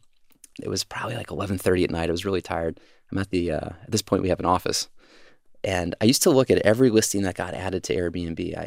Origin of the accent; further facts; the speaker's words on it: Georgia, United States; when I was growing up in Georgia, I was so enthralled by every day there was a new story of a new company that started in Silicon Valley or San Francisco.